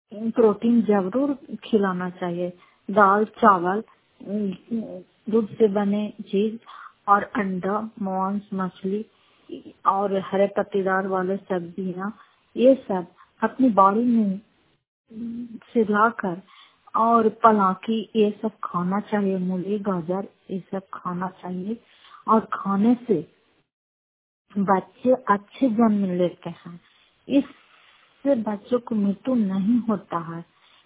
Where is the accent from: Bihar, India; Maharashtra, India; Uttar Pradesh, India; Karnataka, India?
Bihar, India; Fatehpur; घर फतेहपुर, पंचायत मकौता, जिला नालंदा, करार पछवा प्रखंड की निवासी हूँ।